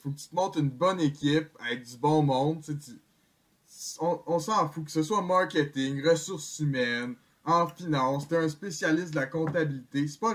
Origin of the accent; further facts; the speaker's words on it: Laval, Quebec, Canada; moi je suis de Laval, lui il était de Montréal